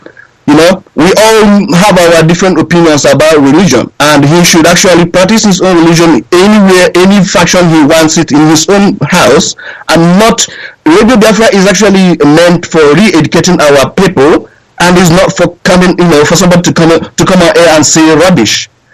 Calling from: Wellington, New Zealand; I'm calling you from Wellington, New Zealand.

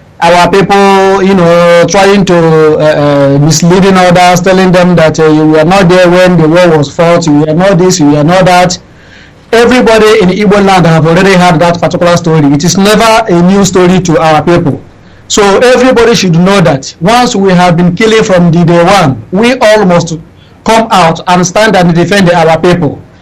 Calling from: Dakar, Senegal; Yeah, I am calling from Dakar, Senegal.

